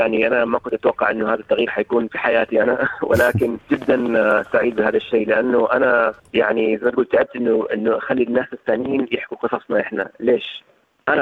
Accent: Saudi Arabia; أنا كبرضو سعودي ما كنت أعرف أي شيء عن الإبل

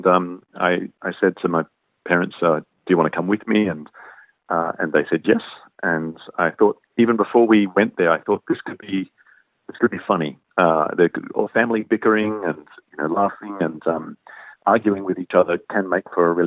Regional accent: Australia; it's really clear to me that I am Australian and not Italian.

